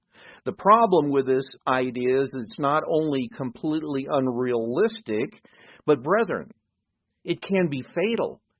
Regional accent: Midwest, United States; I know I grew up in the Midwest in the farm country that I was in.

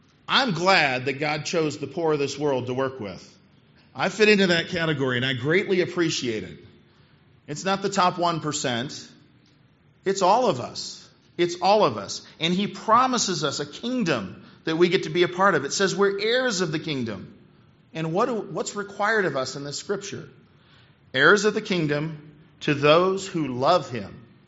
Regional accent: Illinois, United States; And I was a rookie from Illinois, came from a town of 900 people

